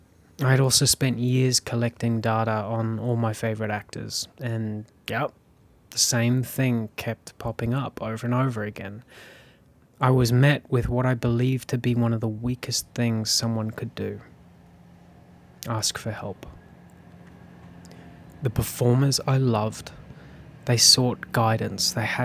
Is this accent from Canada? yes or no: no; South Africa; You see, I was born in South Africa, and being a South African, one thing is guaranteed.